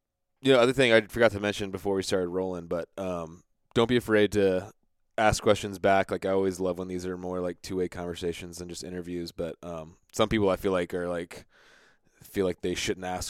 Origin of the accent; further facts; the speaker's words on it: Virginia Beach, Virginia, United States; now in Centerville, United States; I'm in Centerville, Virginia, about 40 minutes from the Capitol.